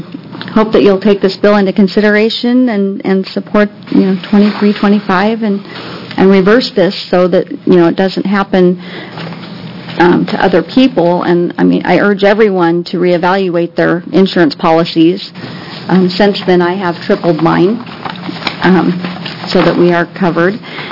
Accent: Gladstone, Oregon, United States; from Gladstone, Oregon.

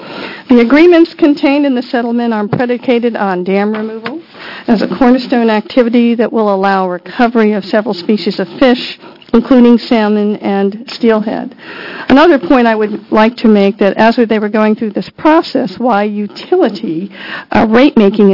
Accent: Canby, Oregon, United States; I come from the Canby area. I am a farmer and a teacher

